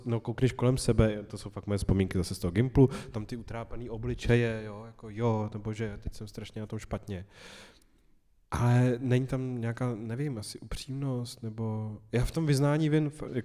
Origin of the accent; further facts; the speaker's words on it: Vysočina Region, Czechia; No, tak dobře, já jsem z Vysočiny, tak